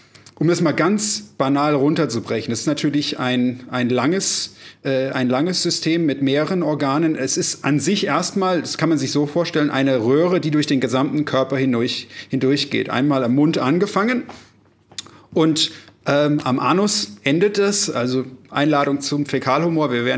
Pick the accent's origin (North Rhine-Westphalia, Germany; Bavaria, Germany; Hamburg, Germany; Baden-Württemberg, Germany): Bavaria, Germany; Munich; als Münchner, beziehungsweise als Nicht-Norddeutscher